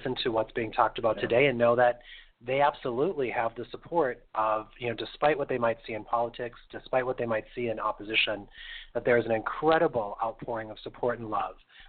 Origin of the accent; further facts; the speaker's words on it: North Dakota, United States; I grew up in North Dakota, and so, you know, my perspective, my worldview was very much shaped by, you know, being a young gay man living, you know, on a prairie, essentially